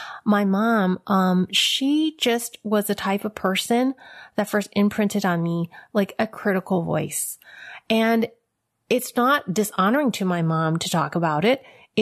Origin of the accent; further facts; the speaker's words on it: San Francisco, California, United States; born there; I was born in San Francisco, Chinatown. My mother was a mail order bride from Hong Kong, and she was 17 when she came to America, and she had me when she was 18 years old.